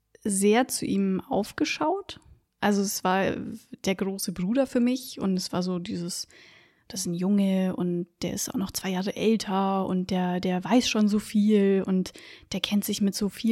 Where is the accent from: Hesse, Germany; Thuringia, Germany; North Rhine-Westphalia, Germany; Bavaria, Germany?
Bavaria, Germany; Kaufbeuren; Ich denke, als Kind habe ich das Leben dort sehr idyllisch wahrgenommen.